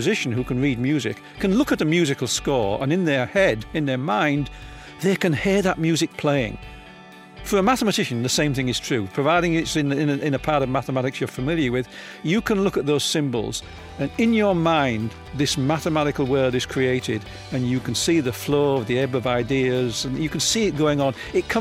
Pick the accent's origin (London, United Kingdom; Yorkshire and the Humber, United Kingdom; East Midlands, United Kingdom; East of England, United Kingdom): Yorkshire and the Humber, United Kingdom; Hull; Yeah, I was born in Hull in what apparently was the worst snowstorm of the decade in 1947.